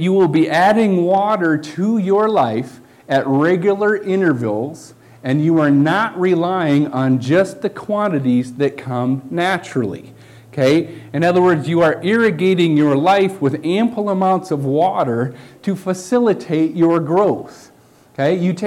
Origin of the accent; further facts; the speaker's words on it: South Dakota, United States; Now, back on the farm where I grew up in South Dakota, we had 2 different areas that we farmed, okay?